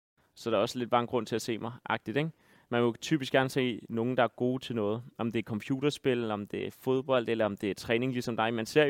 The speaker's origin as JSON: {"language": "Danish", "town": "Hillerød", "region": "Capital Region of Denmark", "country": "Denmark", "tie": "born or raised there", "said": "Der stod jeg i min have derhjemme i Hillerød. Stod med mine små ben."}